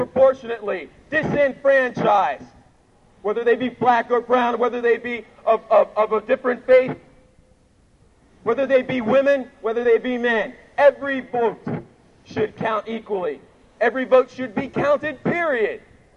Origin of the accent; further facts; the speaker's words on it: United States; I'm an organizer. I'm an American. I'm a citizen.